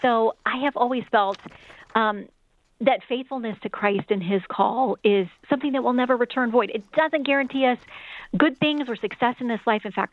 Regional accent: the South, United States; growing up in the South was very much about

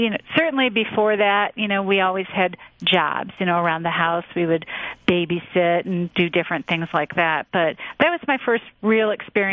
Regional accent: Detroit, Michigan, United States; I grew up on the west side of Detroit, in what, you know, some people talk about is like the St. Suzanne's kind of neighborhood.

